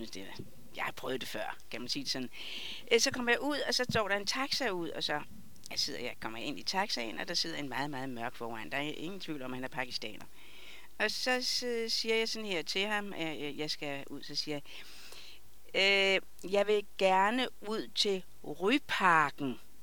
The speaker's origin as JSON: {"language": "Danish", "town": "Copenhagen", "region": "Capital Region of Denmark", "country": "Denmark", "said": "Jo, jeg kommer fra København, altså jeg er på vej hjem."}